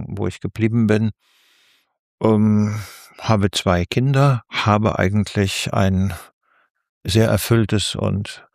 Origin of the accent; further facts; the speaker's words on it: Hesse, Germany; Also ich bin in Hessen nördlich von Frankfurt groß geworden, habe dann Literaturwissenschaft, Germanistik, Politikwissenschaft und vor allen Dingen Philosophie studiert in Frankfurt